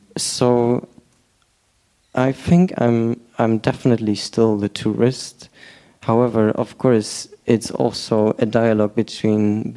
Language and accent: English; Berlin, Germany; I'm from here. I grew up in Berlin and that's okay, I guess.